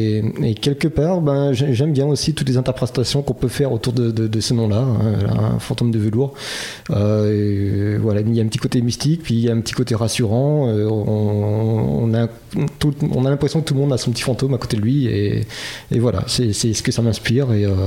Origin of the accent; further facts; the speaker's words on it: La Rochelle, Nouvelle-Aquitaine, France; now in United States; Oui, moi, je suis originaire de La Rochelle, d'accord. Mais j'habite un petit village à côté de New York. Et je travaille à New York.